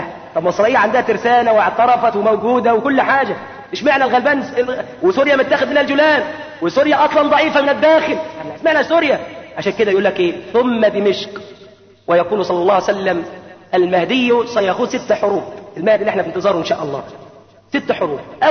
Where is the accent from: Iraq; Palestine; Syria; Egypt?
Egypt; حتى لا نفاجئ أمريكا عندنا في مصر. يا أهل مصر اتقوا الله عز وجل